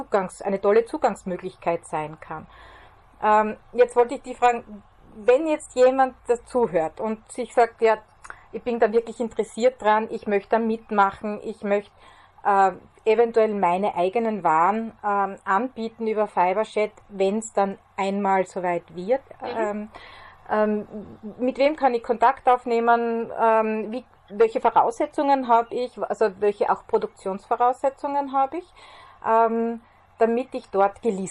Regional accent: Austria; wie schaut es in Österreich aus, wie schaut es jetzt in meiner Heimatgemeinde aus, kann ich in meiner Heimatgemeinde überhaupt diesen Flachs kultivieren

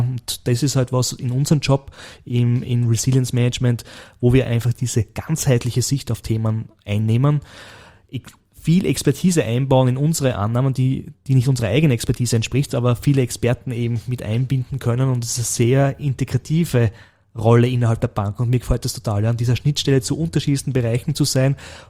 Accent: Burgenland, Austria; moved away; in mein Heimatbundesland, dem Burgenland, ja, das ich schon vor über 25 Jahren verlassen habe.

